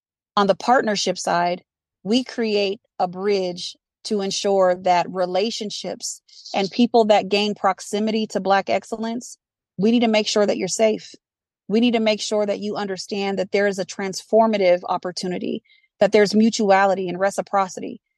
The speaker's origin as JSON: {"language": "English", "town": "Denver", "region": "Colorado", "country": "United States", "tie": "born or raised there", "said": "So I'm born and raised in Denver, and my elders were a part of the Great Migration."}